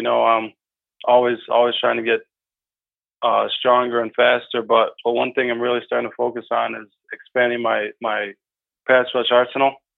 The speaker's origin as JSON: {"language": "English", "town": "Rochester", "region": "New York", "country": "United States", "said": "I'm from Rochester, New York, which is about an hour away."}